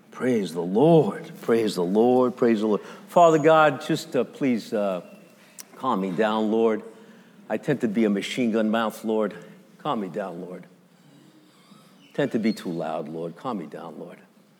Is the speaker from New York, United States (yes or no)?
yes; New York City, New York, United States; I come from Bensonhurst, and when we cross the border, there's Borough Park.